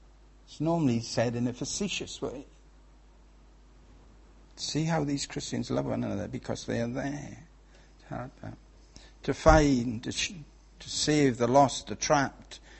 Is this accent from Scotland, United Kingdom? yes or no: no; Wales, United Kingdom; accent: Welsh; When I say pastor, people always think about food. That's my Welsh accent.